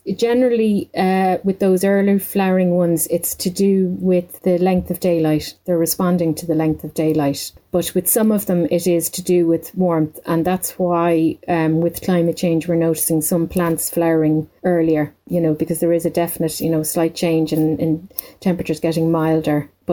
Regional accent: Dublin, Leinster, Ireland; now in County Laois, Ireland; here in County Laois, because I'm from Dublin originally, and there wouldn't be as many up around that way. I'd be South Dublin, North Wicklow, that area. So I loved that when I moved down to the Midlands

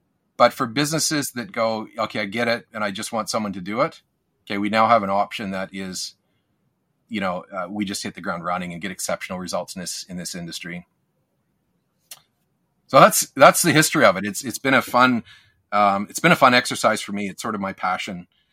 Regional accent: Canada; I grew up in Canada

